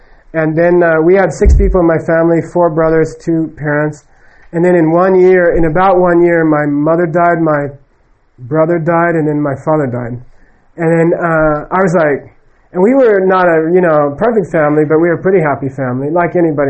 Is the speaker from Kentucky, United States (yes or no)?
no; Arizona, United States; as a normal kid, I grew up in Arizona. I went to a big high school, public high school.